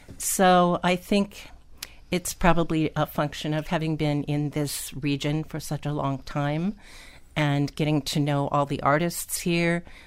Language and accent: English; Columbus, Ohio, United States; I grew up in Columbus, Ohio, and he did summer stock theater.